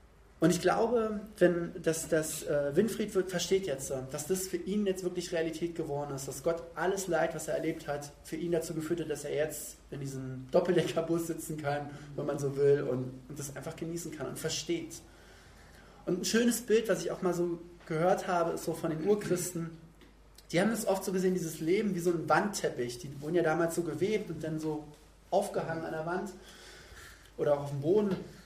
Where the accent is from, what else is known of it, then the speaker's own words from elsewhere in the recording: East Germany, Germany; meine einzigen Erfahrungen immer so Westpakete, die vielleicht so einmal im Jahr bei uns im Osten eingetroffen sind.